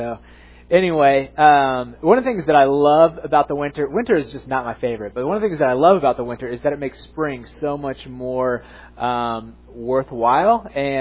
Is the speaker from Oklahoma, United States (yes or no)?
yes; Oklahoma City, Oklahoma, United States; born there; When I was growing up, I was born actually in Oklahoma City. So I've grown up a Oklahoma Sooners football fan